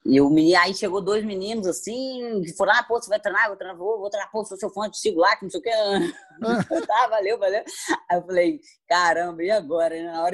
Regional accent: Muriaé, Minas Gerais, Brazil; Eu sou de Muriaé, Minas Gerais, uma cidade

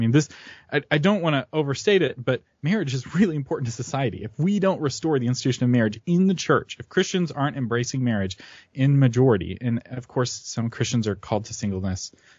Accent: United States; I like being an American. I like freedom.

